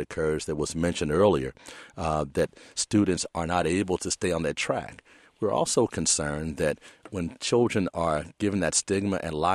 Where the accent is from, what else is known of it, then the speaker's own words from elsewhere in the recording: St. Louis, Missouri, United States; much like the one I grew up with in St. Louis, Missouri, in which the special education was a class.